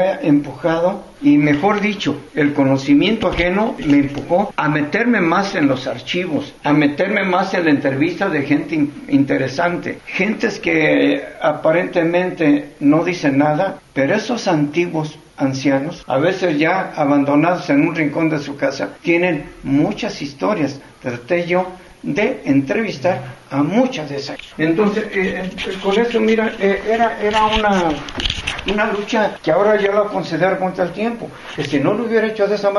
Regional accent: Unión de San Antonio, Jalisco, Mexico; born there; Yo nací en la Hacienda del Vallado, municipio de Unión San Antonio. A los dos días de haber nacido, me mandan, como entonces se usaba, a registrar. Me registran en la Unión.

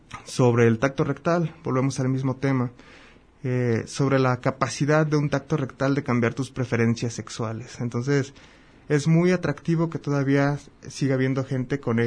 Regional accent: Mexico; A fin de cuentas somos mexicanos

